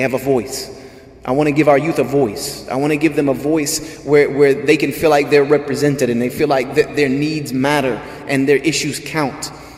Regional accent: Greenville, South Carolina, United States; but I was born and raised in Greenville, which is a 30-minute drive from Clemson. I went to all of those games growing up.

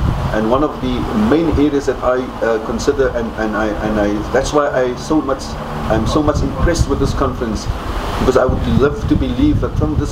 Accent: South Africa; As a South African or coming from Southern Africa, I think this conference was so crucial for the future of Islam.

